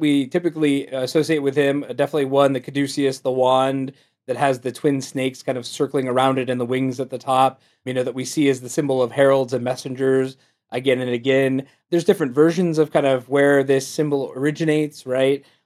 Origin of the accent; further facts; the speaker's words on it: Akron, Ohio, United States; I'm from the Akron area originally.